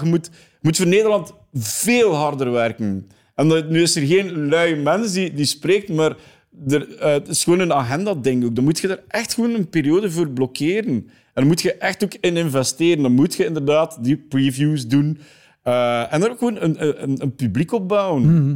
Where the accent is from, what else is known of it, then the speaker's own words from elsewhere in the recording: Flanders, Belgium; Ik ben een Vlaming. Ik ben dan toch weer niet zo stipt als dat het hoort.